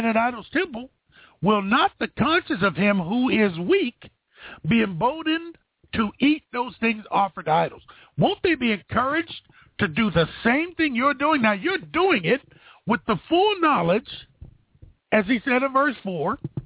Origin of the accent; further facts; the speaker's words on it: Youngstown, Ohio, United States; In Youngstown, Ohio, 11 o'clock.